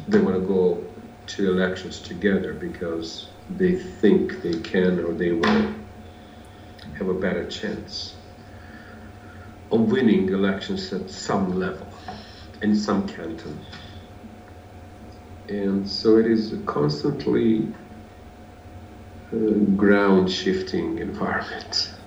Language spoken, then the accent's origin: English; Bosnia & Herzegovina; even I am from Bosnia and I am one of Bosnians